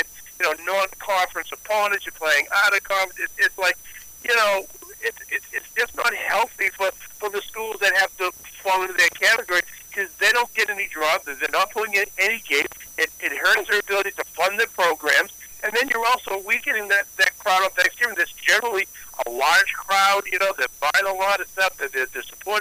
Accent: Lynn, Massachusetts, United States; You know, growing up in Lynn

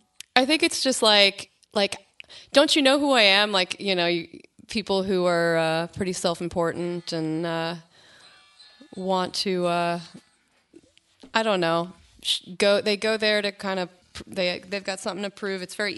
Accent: Swampscott, Massachusetts, United States; So I grew up in Swampscott and doing theater and singing in my cousin's band.

